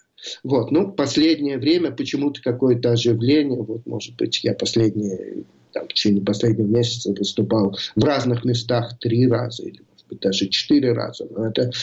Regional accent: Russia; и таксист, женщина и марокканка, узнав, что мы из России

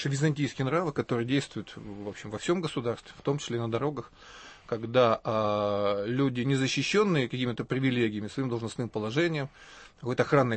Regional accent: Perm, Perm Krai, Russia; недавно на моем родном городе Перми было близко к этому делу

